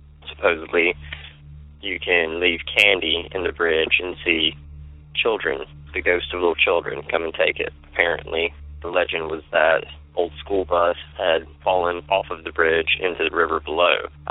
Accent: Salem, Alabama, United States; As I've said, I'm from Salem, Alabama.

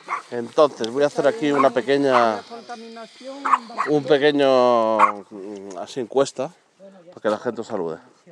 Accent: Andorra; que venimos de excursión de Andorra

